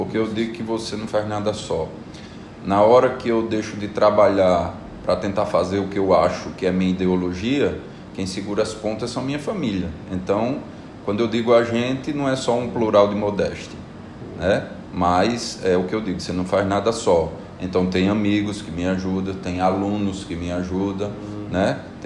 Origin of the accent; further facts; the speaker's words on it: Rio Grande do Norte, Brazil; eu sou potiguar, eu sou filho da UFRN.